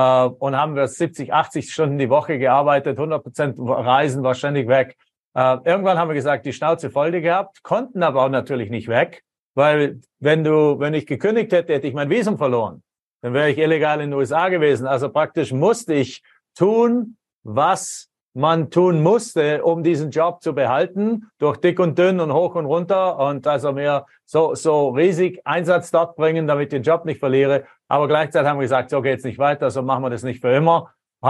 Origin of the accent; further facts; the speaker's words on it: Baden-Württemberg, Germany; moved away as an adult; Bin also Deutscher, Deutschland geboren, aufgewachsen am Bodensee, im schönen Bodensee in der Konstanzer Ecke.